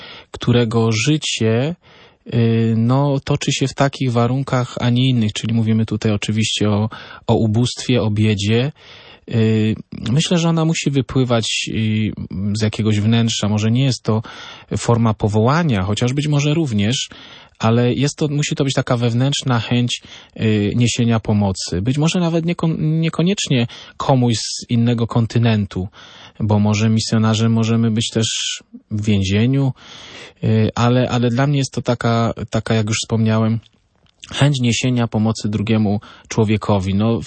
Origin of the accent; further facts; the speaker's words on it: Bielsko-Biała, Silesian Voivodeship, Poland; w parafii świętego Józefa w Bielsku Białej, skąd pochodzę.